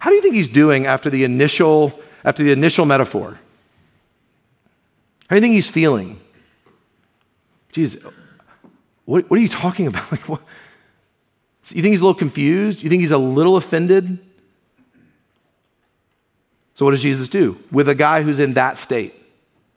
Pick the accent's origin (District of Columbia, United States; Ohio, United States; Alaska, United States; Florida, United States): Florida, United States; Jacksonville; I grew up in Jacksonville, Florida, hurricanes every season, and you don't mess with hurricane wind.